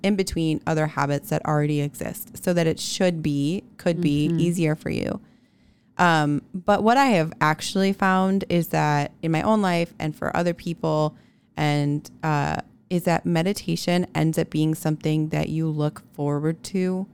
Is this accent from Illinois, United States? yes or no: yes; Chicago, Illinois, United States; now in Boise, United States; You know, I'm a transplant. I'm from Chicago. I don't understand like what everything means in Boise